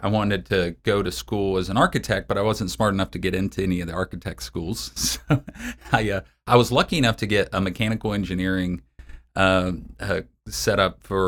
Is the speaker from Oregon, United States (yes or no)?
no; Boone, North Carolina, United States; A little town called Boone, North Carolina. Most people don't remember where Boone is or know where it is.